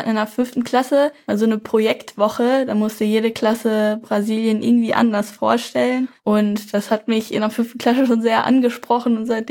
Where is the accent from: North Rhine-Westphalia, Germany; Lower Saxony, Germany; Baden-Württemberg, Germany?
North Rhine-Westphalia, Germany; Minden; also ich komme ja aus Minden